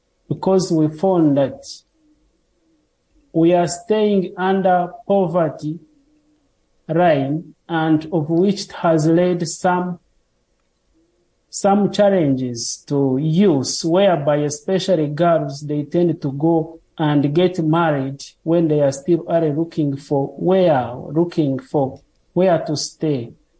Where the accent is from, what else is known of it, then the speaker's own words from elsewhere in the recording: Uganda; from Uganda in East Africa.